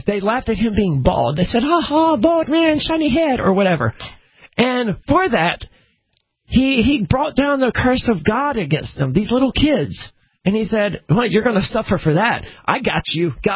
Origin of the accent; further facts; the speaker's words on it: the South, United States; I mean, I'm from the South, right?